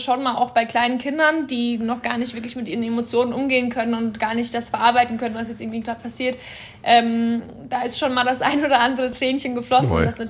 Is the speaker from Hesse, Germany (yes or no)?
no; Cham, Bavaria, Germany; now in Berlin, Germany; Also ich war auf jedem Volksfest, jedem Frühlingsfest, das gab es bei uns in Kam auch natürlich.